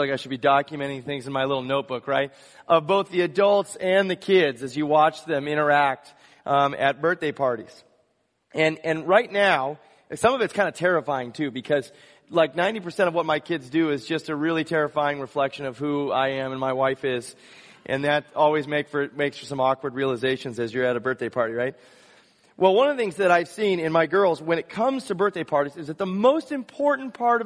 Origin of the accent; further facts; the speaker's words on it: California, United States; I grew up in Southern California. No birthday was complete without a piñata.